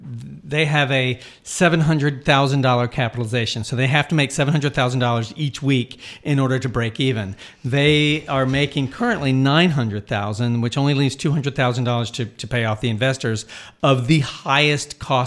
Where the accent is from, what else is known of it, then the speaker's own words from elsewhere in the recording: Cuba; I didn't realize that Cuba, because I'm from Cuba, I pronounce Cuba.